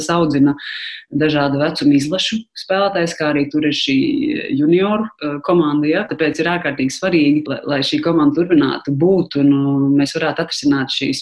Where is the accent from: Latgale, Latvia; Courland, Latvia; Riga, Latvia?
Riga, Latvia; saku, jā, es esmu no Rīgas